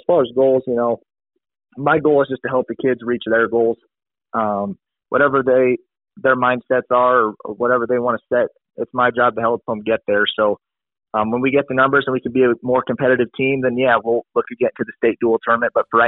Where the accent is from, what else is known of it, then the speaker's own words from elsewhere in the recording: Guthrie Center, Iowa, United States; I grew up in Guthrie Center, was a Tiger.